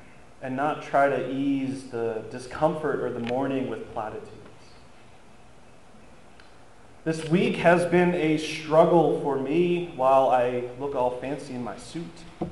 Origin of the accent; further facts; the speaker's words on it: Ocean City, New Jersey, United States; I attended a wedding down in South Jersey in Ocean City, my hometown